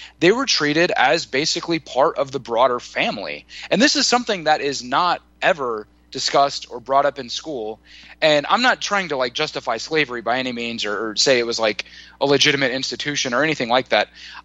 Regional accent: United States; that's totally been my experience living and growing up in America, and I've lived like all over the country

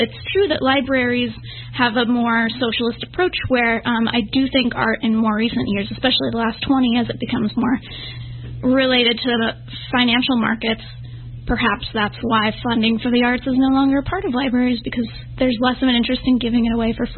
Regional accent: Kansas, United States; I'm from Kansas, so the war on the arts is like it started in Kansas.

